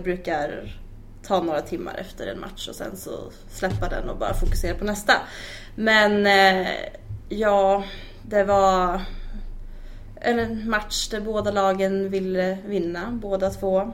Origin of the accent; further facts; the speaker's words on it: Mariestad, Västra Götaland County, Sweden; Ja, jag kommer ju då från Mariestad.